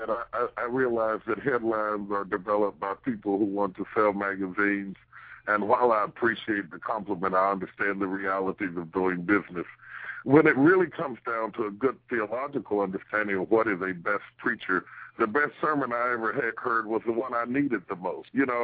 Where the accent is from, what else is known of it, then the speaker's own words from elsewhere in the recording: West Virginia, United States; The fact that I am from West Virginia and I started with 10 people gives me balance today